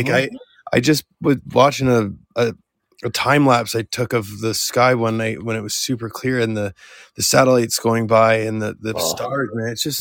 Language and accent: English; Toronto, Ontario, Canada; I'm from Toronto and I hate the city